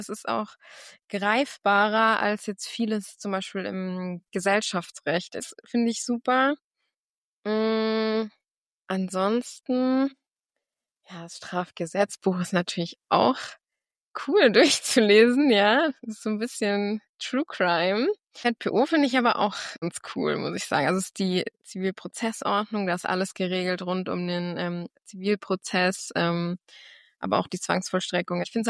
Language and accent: German; Baden-Württemberg, Germany; ich komme ursprünglich aus Baden-Württemberg, aus dem Schwarzwald. Vielleicht hört man es auch an der einen oder anderen Stelle.